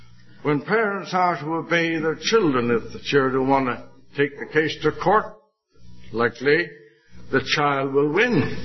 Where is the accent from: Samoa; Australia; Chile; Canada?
Canada; also born or lived in England; Of course, I was born in England and brought up a good deal in Canada